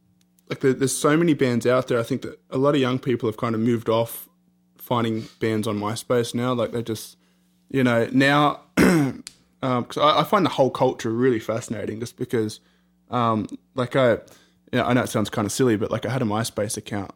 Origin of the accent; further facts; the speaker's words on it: Australia; being Australian, you kind of like lose perspective of like what bands are big and what bands aren't.